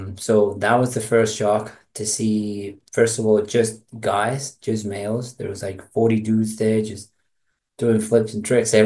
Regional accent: Quilpué, Valparaíso, Chile; English is a second language; I am 32 years old and I am from Chile. I started gymnastics when I was around 9 years old in Quilpué.

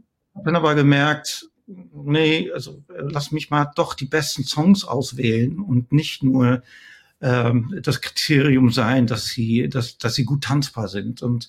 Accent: Netherlands; German is a second language; ich war eigentlich als Holländer, ist die englische Sprache einem noch viel, viel näher, glaube ich, wenn man in den 70ern aufwächst

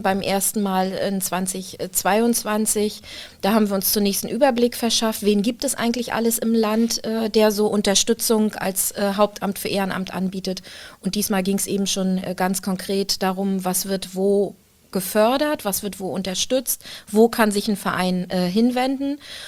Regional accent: Rostock, Mecklenburg-Vorpommern, Germany; born there; ich bin ja in Rostock geboren und in Rostock ist die Zahl sieben eine ganz besondere.

